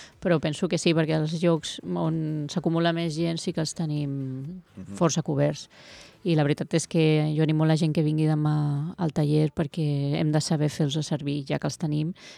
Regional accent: Barcelona, Catalonia, Spain; born there; Jo vaig néixer a Barcelona.

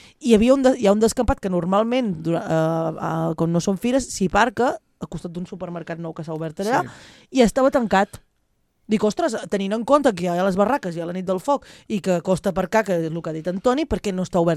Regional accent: Castelló d'Empúries, Catalonia, Spain; jo soc de Castelló d'Empúries

